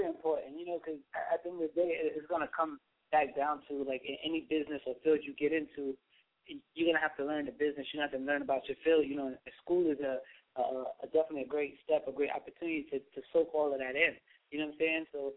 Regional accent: Queens, New York, United States; I'm from Queens.

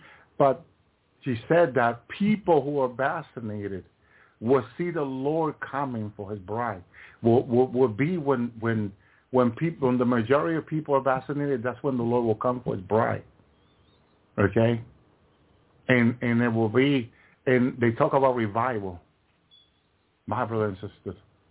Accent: Massachusetts, United States; Remember, I come from Massachusetts.

